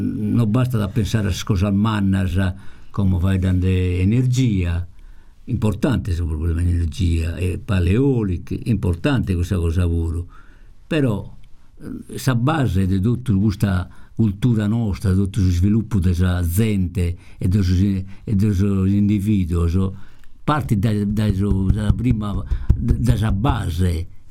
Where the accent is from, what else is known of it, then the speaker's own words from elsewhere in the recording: Sardinia, Italy; noi siamo sardo. La nostra cultura, la nostra identità nasca con la lingua sarda.